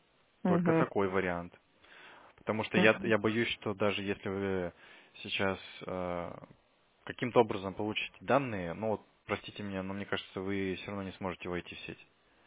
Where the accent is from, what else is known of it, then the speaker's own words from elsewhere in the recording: Khabarovsk, Khabarovsk Krai, Russia; Я с Хабаровска.